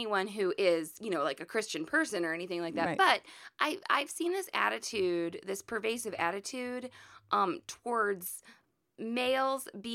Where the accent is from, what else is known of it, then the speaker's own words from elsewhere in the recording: Midwest, United States; We're from the Midwest. We're in the middle of the country, middle of the United States.